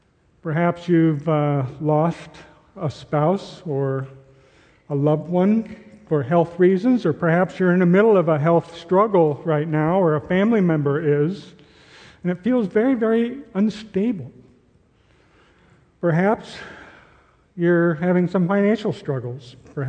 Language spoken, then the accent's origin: English; Minnesota, United States; When I graduated from high school, I grew up in Minnesota, and I graduated from high school.